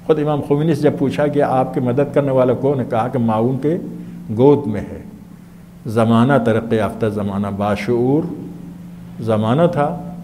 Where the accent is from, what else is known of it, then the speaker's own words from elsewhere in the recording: Najaf, Najaf Governorate, Iraq; وہاں پر ایران عراق میں نہیں تھا، میں تو نجف میں میرا بچپن لڑکپن گزرا ہے.